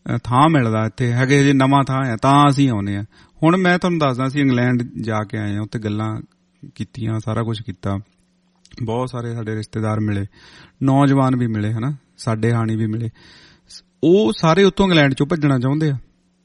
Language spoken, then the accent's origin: Punjabi; Punjab, India; now in abroad; ਹੁਣ ਅਸੀਂ ਪੰਜਾਬ ਤੋਂ ਆਏ ਆ